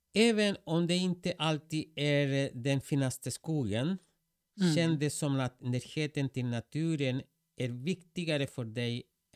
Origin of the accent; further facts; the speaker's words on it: Chile; Swedish is a second language; now in Sweden; jag kommer från Sydamerika, från Chile, och vi är väldigt vana att hjälpa varandra